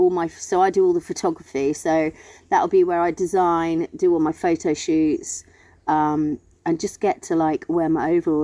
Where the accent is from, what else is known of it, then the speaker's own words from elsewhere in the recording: London, United Kingdom; And we were living in Hackney in a pub. And I grew up in London.